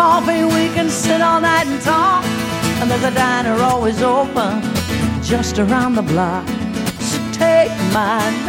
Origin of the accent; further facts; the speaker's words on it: Kansas, United States; Well, I grew up in Kansas, and we listened to one radio station.